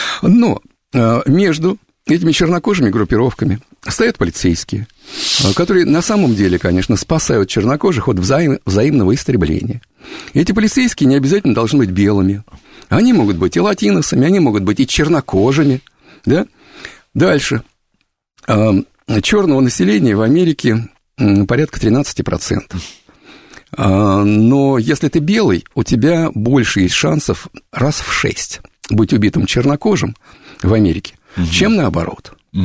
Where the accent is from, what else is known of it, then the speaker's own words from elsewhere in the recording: Russia; Я из России, конечно.